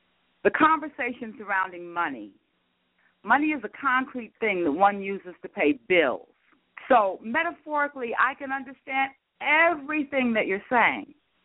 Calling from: New Jersey, United States; I'm in New Jersey.

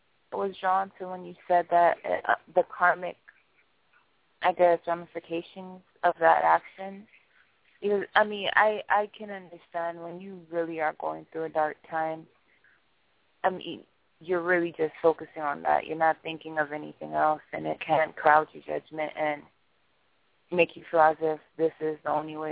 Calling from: Miami, Florida, United States

